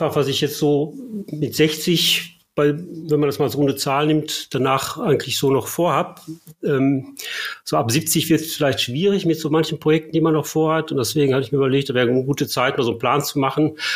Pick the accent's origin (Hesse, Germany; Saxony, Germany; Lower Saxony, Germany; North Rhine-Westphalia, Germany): North Rhine-Westphalia, Germany; Bochum; now in Hamburg, Germany; seit über 20 Jahren in Hamburg. Da haben wir auch unsere zwei Töchter großgezogen. Ursprünglich komme ich aus dem Ruhrgebiet, aus Bochum, genauer gesagt